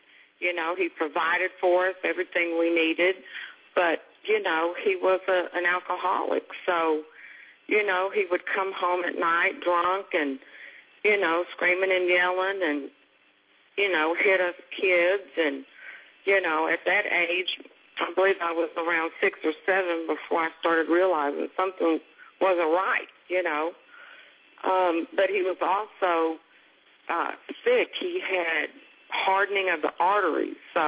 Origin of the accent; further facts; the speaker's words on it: Lincoln, Nebraska, United States; born there; Okay. I was born in Lincoln, Nebraska.